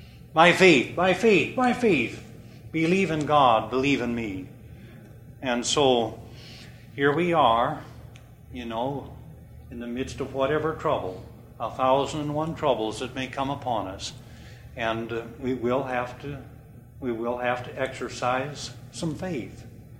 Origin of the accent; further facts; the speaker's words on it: Iowa, United States; now in Kirksville, United States; When I moved from Iowa to Kirksville, I began to doubt and be very, very troubled as to whether I'd made the right decision. Leaving my home